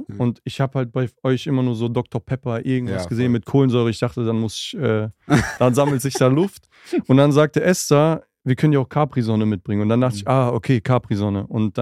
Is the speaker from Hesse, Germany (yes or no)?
no; Büren, North Rhine-Westphalia, Germany; Ja, also ich bin aufgewachsen in Büren. Das ist eine kleine Stadt im Kreis Paderborn. Und ich bin sehr früh in Kontakt mit dem christlichen Glauben gekommen